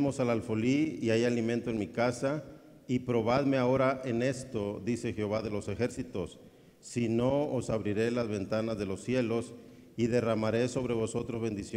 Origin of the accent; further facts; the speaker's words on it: Cuajinicuilapa, Guerrero, Mexico; Venimos de Cuajinicuilapa, Guerrero. Reciban salud de la iglesia allá cristiana bautista de Cuaji.